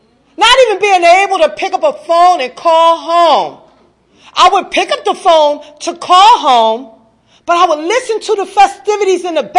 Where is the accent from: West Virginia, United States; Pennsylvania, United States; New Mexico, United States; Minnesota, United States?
Pennsylvania, United States; Philadelphia; moved away as an adult; also born or lived in New Jersey; now in Maryland, United States; And I even migrated here to Maryland because I'm from the Philadelphia and New Jersey area. So I came here to Maryland about 17 years ago